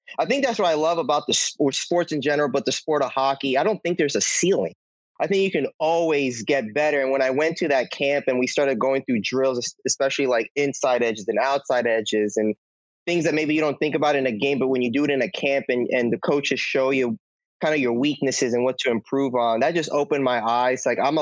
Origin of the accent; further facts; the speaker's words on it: Puerto Rico; Well, I'm from Puerto Rico.